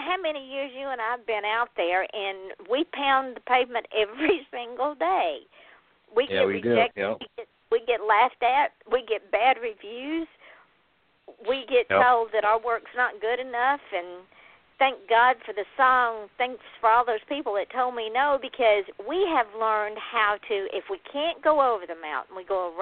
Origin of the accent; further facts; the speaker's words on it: the South, United States; I just smile and say, "Well, bless your heart," because I'm from the South